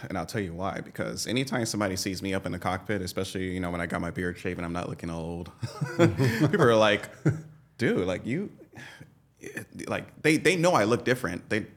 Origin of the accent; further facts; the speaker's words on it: Compton, California, United States; also born or lived in Inglewood; But I've been growing up in Compton most of my life. You know, I did start in Inglewood on Market Street from when I was born up until like 4 years old. But then we moved to Compton and I was there up until I was 18.